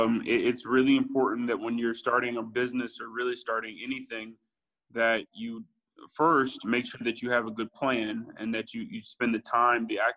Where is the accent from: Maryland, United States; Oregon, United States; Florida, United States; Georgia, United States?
Georgia, United States; Atlanta; So I grew up in Atlanta, and I ended up going to undergrad in Washington, D.C.